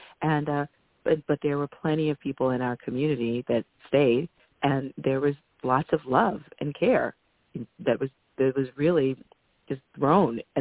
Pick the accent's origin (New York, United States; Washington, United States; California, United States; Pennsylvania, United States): New York, United States; Bronx; So I grew up in the 70s and the 80s, and so it was in the early part, it was absolutely the poster child for urban blight.